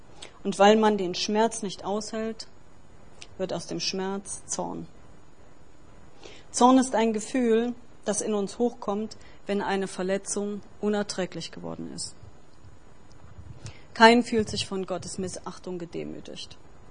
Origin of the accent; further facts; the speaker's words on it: Germany; Also wir sind ja in der DDR aufgewachsen